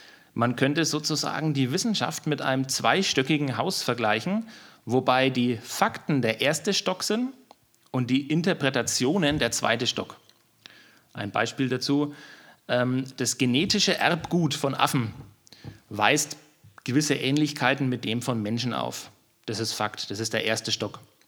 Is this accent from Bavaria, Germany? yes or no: yes; Bavaria, Germany; also born or lived in Nuremberg; in Niederbayern. Mhm. Und war dann lange Jahre, nachdem ich beruflich nach Nürnberg gezogen bin